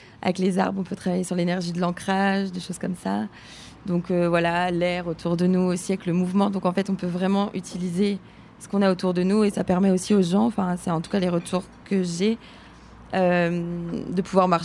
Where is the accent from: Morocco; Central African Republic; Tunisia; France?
France; Brittany; Non, je suis bretonne.